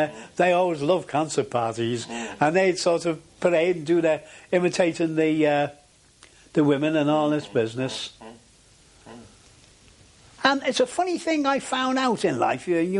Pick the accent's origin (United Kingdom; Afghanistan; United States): United Kingdom; England; Funnily enough, I'm not saying this because I'm English, but the Americans were the biggest defaulters in that respect.